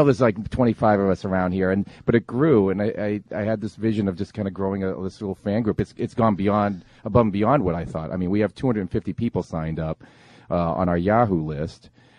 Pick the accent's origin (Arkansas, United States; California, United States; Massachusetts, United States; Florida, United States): Massachusetts, United States; Lowell; Oh, you know, and where are you from? Oh, Leominster. I'm from Lowell.